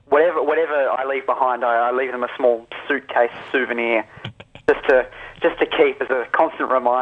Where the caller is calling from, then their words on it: Sydney, New South Wales, Australia; I'm joining you from Sydney, of course, being your East Coast correspondent, or Sydney correspondent, as I believe it's now been attuned to.